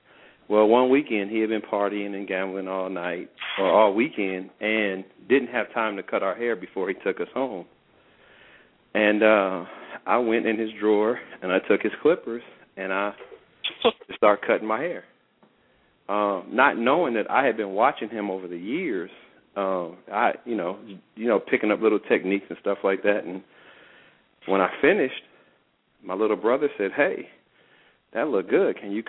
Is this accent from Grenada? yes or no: no; Inglewood, California, United States; now in Atlanta, United States; Where I'm from. I'm from Los Angeles, Inglewood, California.